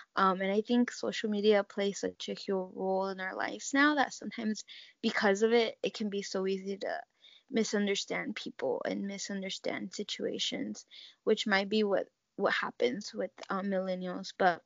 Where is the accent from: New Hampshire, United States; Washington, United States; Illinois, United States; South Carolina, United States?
Washington, United States; Yakima; I'm from Yakima, Washington, which is like 2.5 hours from Seattle.